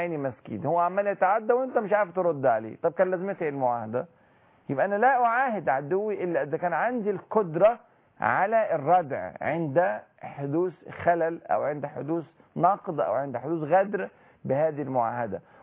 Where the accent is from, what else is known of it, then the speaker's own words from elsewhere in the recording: Egypt; أنا كمصري